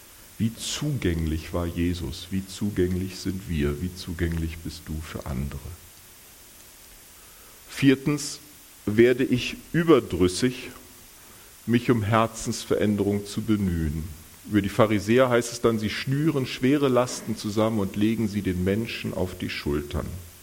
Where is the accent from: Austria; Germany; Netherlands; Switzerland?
Germany; Northern Germany; Und ich als Norddeutscher hatte auch meine Herausforderungen.